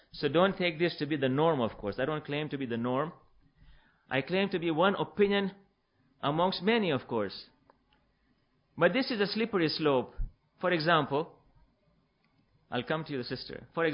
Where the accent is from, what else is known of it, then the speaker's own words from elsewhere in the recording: United States; but I, as an American who's sitting here and listening to television